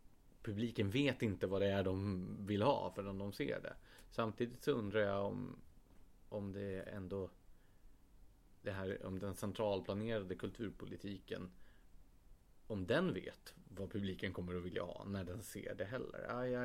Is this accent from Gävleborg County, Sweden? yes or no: yes; Gävle, Gävleborg County, Sweden; det är jättevanligt Gävle där jag kommer ifrån att folk åker såna här kulturbussresor ner till Stockholm